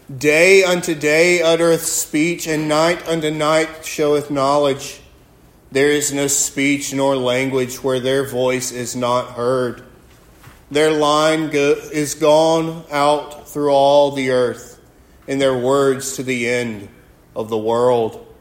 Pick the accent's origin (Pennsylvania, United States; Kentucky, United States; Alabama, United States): Alabama, United States; I'm from Alabama, so I'm familiar with the woods.